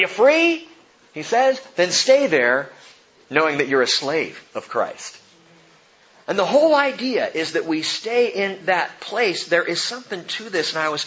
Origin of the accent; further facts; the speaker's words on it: California, United States; now in Anacortes, United States; I moved up here from Southern California. I was a Southern California dude.